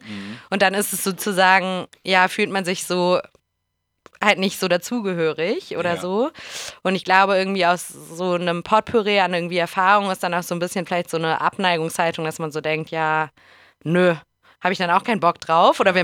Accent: Hamburg, Germany; Also ich komme ja aus Hamburg, und die Flora war auf jeden Fall ein Ort, an dem ich mich auch als Jugendliche politisiert habe, so, wo ich früher viel war auf der Schanze.

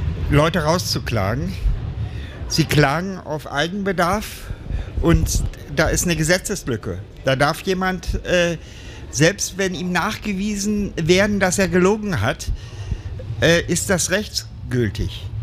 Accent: Berlin, Germany; Ich komme aus Kreuzberg, komme aus dieser ersten Hausbesetzerbewegung.

